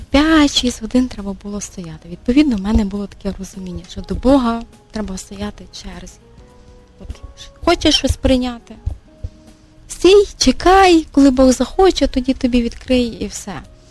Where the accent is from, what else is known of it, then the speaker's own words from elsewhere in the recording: Novyi Rozdil, Lviv Oblast, Ukraine; А я виросла в Новому Роздолі. Це місто, де видобувають сірку.